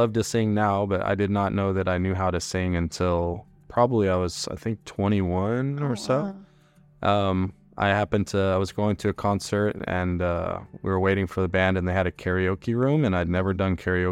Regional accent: Houston, Texas, United States; Since I come from Texas, I come from a city called Houston, which is a big city. I grew up with country music.

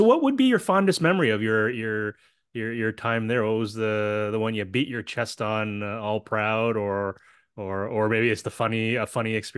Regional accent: Canada; again, being in a Canadian here, don't know that apparatus that well

